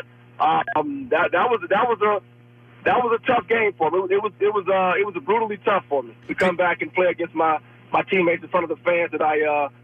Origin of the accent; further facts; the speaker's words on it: Philadelphia, Pennsylvania, United States; I had spent, obviously, my career to that point growing up in Philadelphia.